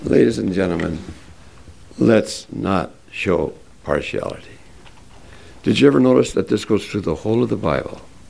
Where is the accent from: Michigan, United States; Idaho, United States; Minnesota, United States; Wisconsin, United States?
Minnesota, United States; Hinckley; But I'm thankful I grew up in Hinckley. Just a little old hick town. Nobody with a lot of money.